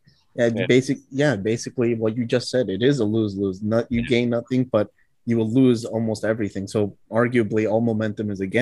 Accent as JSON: {"language": "English", "region": "New York", "country": "United States", "said": "I mean, I'm from the East Coast, I'm from New York."}